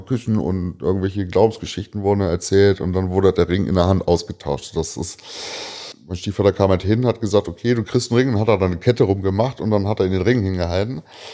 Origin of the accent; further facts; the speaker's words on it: Braunschweig, Lower Saxony, Germany; born there; ich bin ein gebürtiger Braunschweiger, habe aber in der Stadt sehr wenig gelebt und bin seit 15 Jahren, ich bin eine Woche nach meinem 18. Geburtstag bin ich zu Hause ausgezogen